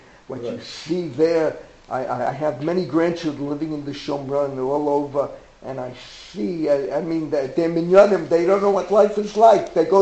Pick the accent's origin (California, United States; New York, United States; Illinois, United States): New York, United States; Queens; I'm from Queens, I'm speaking, and I pulled it off, you know, Baruch Hashem, Queens, this, that.